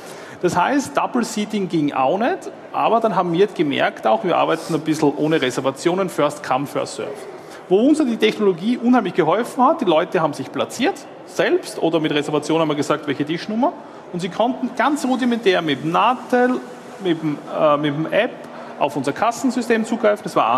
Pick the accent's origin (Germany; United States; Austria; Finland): Austria; Ich bin Österreicher